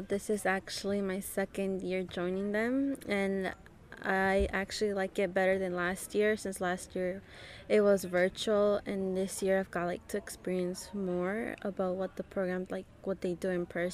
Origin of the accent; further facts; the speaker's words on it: California, United States; it's kind of hot in here in this place, especially since I'm like from the Bay Area. It's more cold where I live.